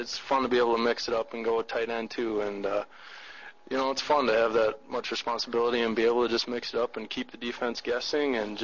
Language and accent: English; Waverly, Minnesota, United States; Well, Jake, I'm from Waverly.